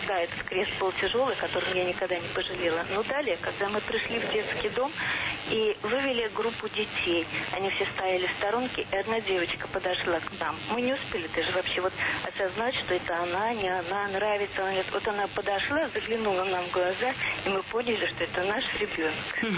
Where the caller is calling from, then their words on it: Saint Petersburg, Russia; Я звоню из Санкт-Петербурга.